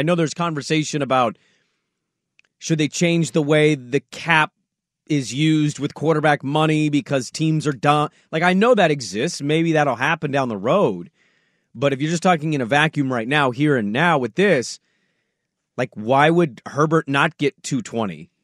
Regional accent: Eugene, Oregon, United States; Yeah, I'm from Eugene, Oregon. I'm probably going to live in my parents' house when they pass away.

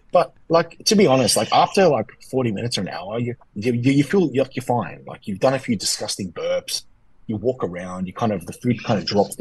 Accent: Australia; I grew up in Australia.

